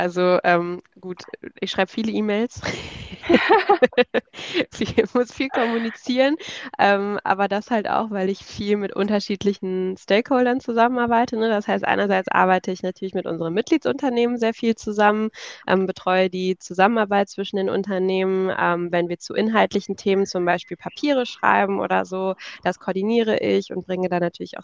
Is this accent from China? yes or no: yes; China; Ich bin auch im Ausland aufgewachsen, also ich bin in China aufgewachsen, das heißt auch in einem Umfeld sozusagen als Deutsche, die in China lebt